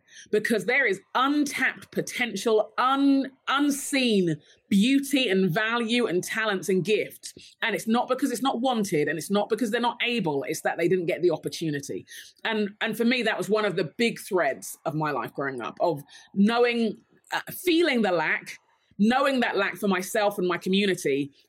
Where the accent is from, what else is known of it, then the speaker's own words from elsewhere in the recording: London, United Kingdom; So I am the child of Nigerian immigrants. There's a very large Nigerian community in England. I grew up in London.